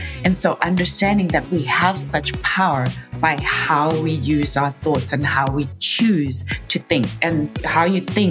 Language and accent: English; Zimbabwe; I was born and raised in Zimbabwe. And actually, at the time I was born, it was Rhodesia. And I was literally born and raised in a mud hut. We had no running water, no electricity.